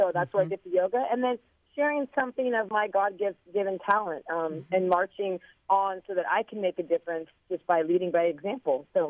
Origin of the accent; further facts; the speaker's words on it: San Luis Obispo, California, United States; even though I was born here in San Luis Obispo, and I went to high school here.